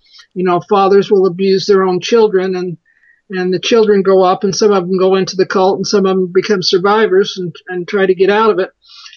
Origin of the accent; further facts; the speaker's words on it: Utah, United States; I'm from Utah, where the LDS Church is located